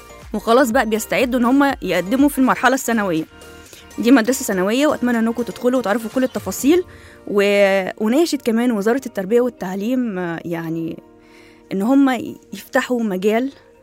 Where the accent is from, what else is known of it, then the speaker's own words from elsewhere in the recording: Egypt; كل سنة وإحنا عارفين كويس قيمتنا وقدرنا كمصريين، كل سنة ومصر كلها بخير وسلام.